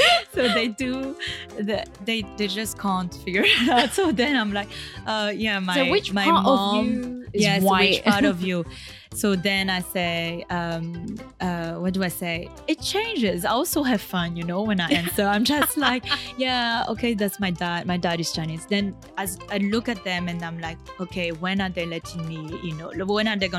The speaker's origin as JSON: {"language": "English", "country": "French Polynesia", "said": "oh, it's okay, I come from Tahiti. So then I'm like, my family's okay, they're in Tahiti."}